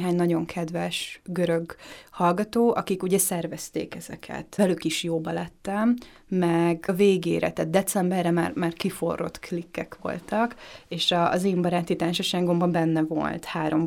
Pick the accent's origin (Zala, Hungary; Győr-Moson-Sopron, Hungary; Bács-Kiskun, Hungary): Győr-Moson-Sopron, Hungary; Győr; én győri vagyok, és akkor elmegyünk Győrbe, ott körbevezetem a városba